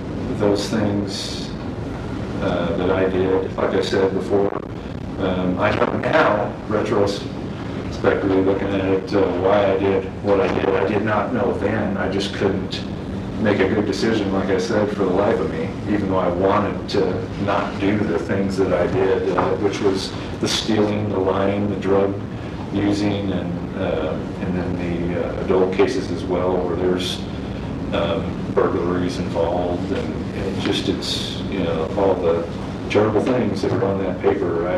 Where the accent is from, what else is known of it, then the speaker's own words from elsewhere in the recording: Phoenix, Arizona, United States; also born or lived in Prescott; I grew up in Phoenix until I was about 12, and we moved to Prescott, and then from Prescott until I was 18.